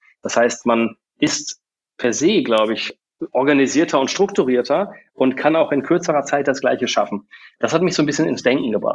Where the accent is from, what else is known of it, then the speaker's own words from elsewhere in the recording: Bielefeld, North Rhine-Westphalia, Germany; born there; also born or lived in England / Munich / Australia; ich bin ursprünglich in Bielefeld geboren, war jahrelang woanders. Ich habe ein paar Jahre, also erstmal habe ich irgendwann mal in England gelebt, dann habe ich ein paar Jahre in München gelebt, dann 2 Jahre in Australien gelebt.